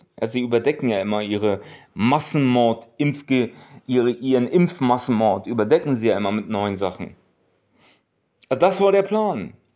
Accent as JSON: {"language": "German", "country": "Turkey", "said": "Das sage ich zu euch als Türke, als Osmane."}